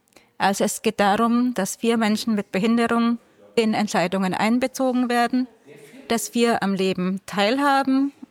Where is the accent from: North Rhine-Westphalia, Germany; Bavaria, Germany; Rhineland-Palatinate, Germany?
Bavaria, Germany; born there; now in Chemnitz, Germany; Ich bin jetzt 45 Jahre alt, gebürtige Fränkin, lebe jetzt seit 5 Jahren in Chemnitz.